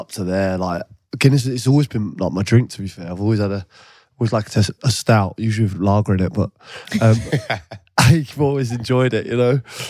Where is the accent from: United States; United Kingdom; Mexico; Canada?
United Kingdom; England; You know, I'm completely English, which we'll get onto in a minute.